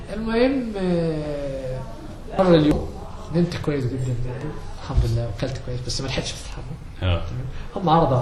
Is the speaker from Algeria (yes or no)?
no; Egypt; بس انا عشان مصري تمام فروقوني